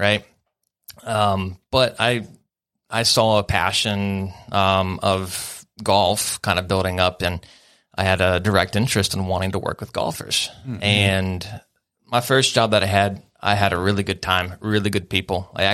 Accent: Raleigh, North Carolina, United States; also born or lived in Ohio / Florida; I'm originally from Raleigh.

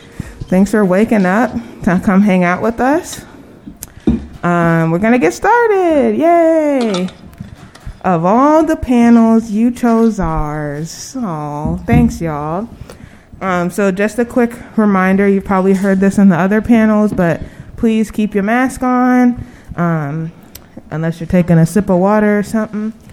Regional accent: Georgia, United States; now in Chicago, United States; and I'm based in Chicago, but I'm from Georgia. Yeehaw.

